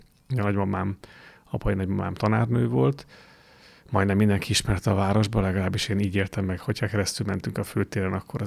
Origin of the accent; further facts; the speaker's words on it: Szombathely, Vas, Hungary; én született szombathelyi vagyok, és a felmenői is szombathelyiek, egészen pontosan a négy nagyszülőmből hárman, mert a anyai nagymamám ő Veszprém megyéből származik